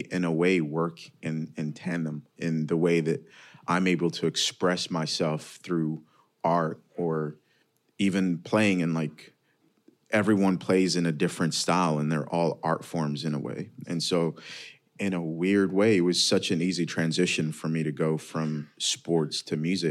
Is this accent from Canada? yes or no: no; Greece; English is a second language; I didn't have any friends growing up in Greece